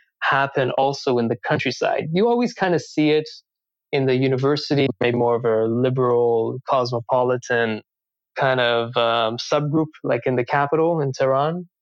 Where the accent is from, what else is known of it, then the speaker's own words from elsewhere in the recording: Canada; also born or lived in Iran; I was born in Iran and I was raised mostly in Canada